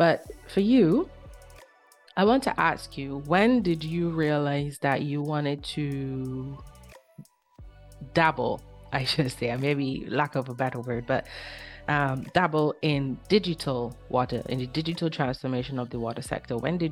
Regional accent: Barbados; I'm from Barbados

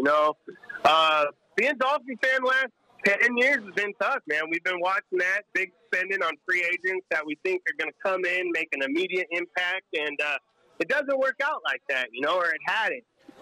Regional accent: Las Vegas, Nevada, United States; I'm from Vegas. You know a jacuzzi's going up in that room.

